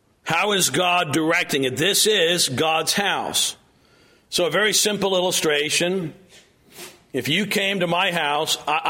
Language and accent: English; New York, United States; now in Kentucky, United States; I'm from Kentucky. I live in Kentucky. I'm from New York. I live in Kentucky.